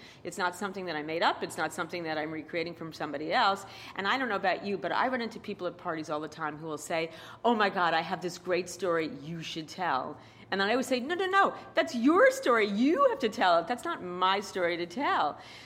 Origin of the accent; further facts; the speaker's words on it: Queens, New York, United States; So I grew up in Queens, I studied...